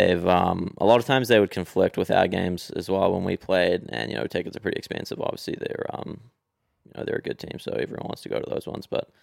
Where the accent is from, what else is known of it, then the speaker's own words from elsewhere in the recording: Christchurch, Canterbury, New Zealand; Like, you know, when I was growing up in Christchurch, we had Janos, Kazala, Anatoly, those guys.